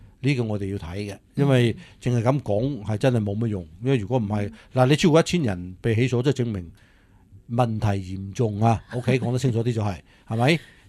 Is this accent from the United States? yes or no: yes; United States; 咁呢個呢啲錢係我哋美國人自己納税錢